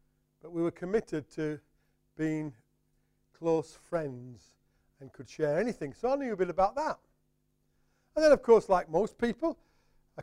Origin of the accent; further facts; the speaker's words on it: Yorkshire and the Humber, United Kingdom; now in London, United Kingdom; I've been in London for a while. But it's down south somewhere, being a Yorkshireman, don't bother me.